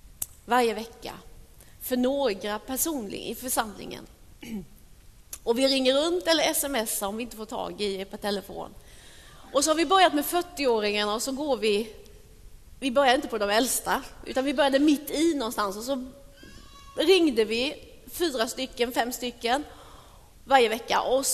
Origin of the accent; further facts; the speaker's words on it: Småland, Sweden; Jag är från Småland, ni som inte visste det.